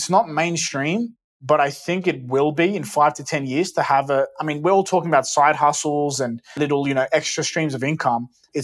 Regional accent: Australia; I mean, I grew up in Australia.

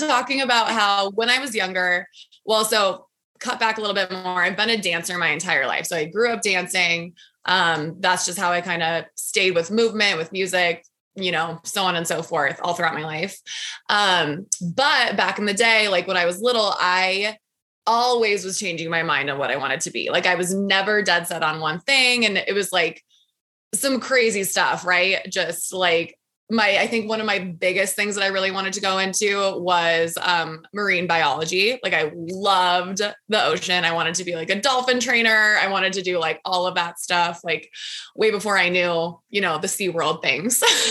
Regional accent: Durango, Colorado, United States; moved away as an adult; now in Denver, United States; When I moved to Denver, so I grew up in Durango, Colorado, small mountain town. Once I moved to Denver after high school

